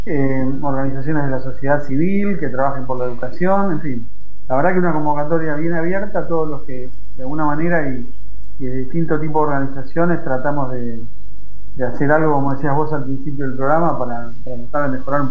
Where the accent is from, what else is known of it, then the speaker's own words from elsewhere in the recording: Argentina; Obviamente la mayoría somos argentinos por una cuestión de, uh-huh, de cercanía